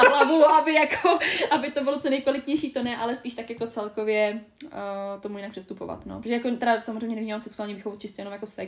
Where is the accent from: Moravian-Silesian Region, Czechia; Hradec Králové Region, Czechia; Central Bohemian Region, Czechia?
Central Bohemian Region, Czechia; Kolín; já jsem z Kolína, že v Kolíně tam bylo jakoby nějaký studentský jakoby centrum